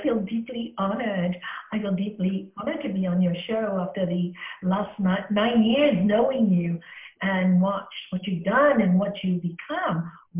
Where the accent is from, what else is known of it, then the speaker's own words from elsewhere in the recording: Hong Kong; Well, I was brought up in Hong Kong to a very spiritual family.